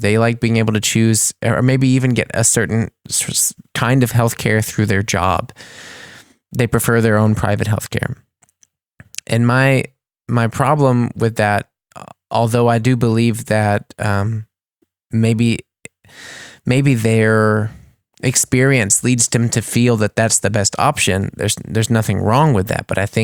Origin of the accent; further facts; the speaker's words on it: United States; moved away; And I'm saying this because I am American, but this was something I didn't realize until I came here